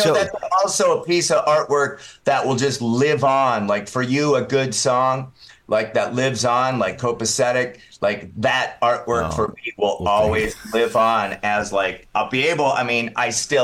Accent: Twin Cities, Minnesota, United States; But so, yeah, I grew up in the Twin Cities. I was a DJ at roller skating rinks in high school

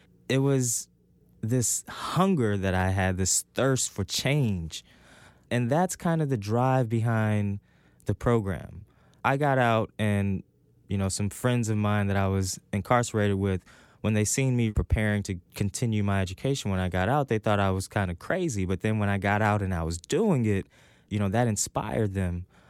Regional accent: Ferguson, Missouri, United States; I grew up in the Ferguson, Missouri area, and I got involved with the system at a very young age.

